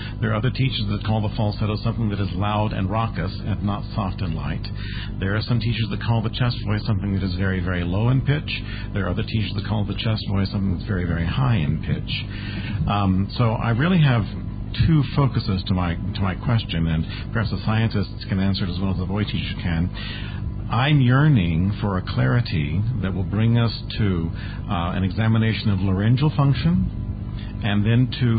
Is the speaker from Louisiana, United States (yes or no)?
no; New York, United States; from New York.